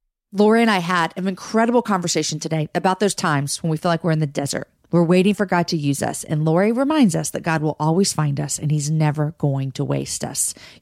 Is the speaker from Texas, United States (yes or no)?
yes; Georgetown, Texas, United States; which is right here in my hometown, a little bit north in Georgetown, Texas.